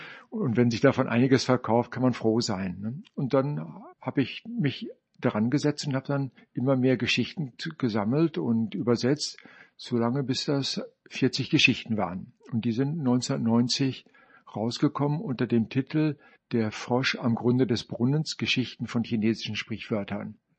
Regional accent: Münster, North Rhine-Westphalia, Germany; Ich komme aus Münster in Nordrhein-Westfalen. Ich habe dort auch studiert auf Lehramt für Grund- und Hauptschulen.

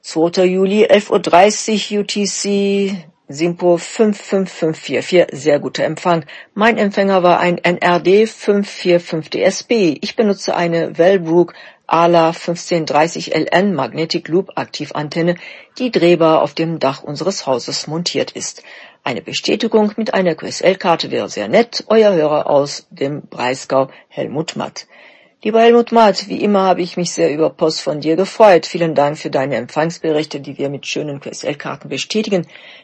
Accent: Gaziantep, Turkey; German is a second language; Ich würde nämlich sehr stolz euch meine Heimatstadt Gaziantep zeigen

